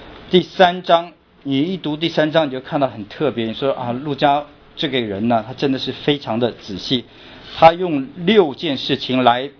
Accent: China; 就像我们中国人的规矩有点像

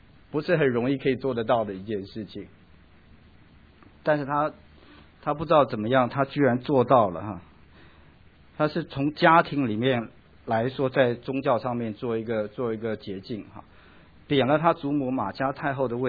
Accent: China; 跟我们中国人的那个中元节鬼节差不了多少哈

